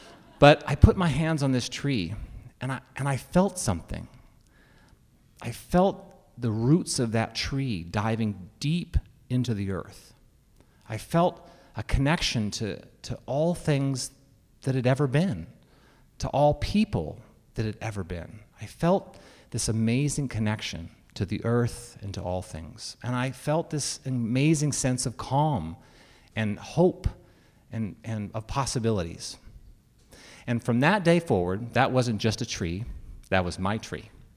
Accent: Utqiagvik, Alaska, United States; moved away as an adult; also born or lived in Nishinomiya, Japan; So, as mentioned, I'm from Utqiagvik, or Barrow, and there's not a lot of trees in Barrow.

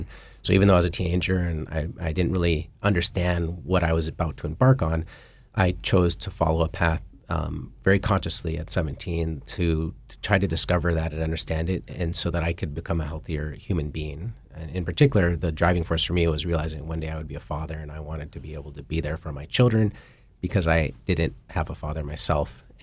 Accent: Vashenko, Alaska, United States; And, for myself, I grew up in Vashenko, which is a Gwich'in village, 100 or so miles north of Fairbanks. I'm one of the few people who can say I moved south to Fairbanks for warmer weather.

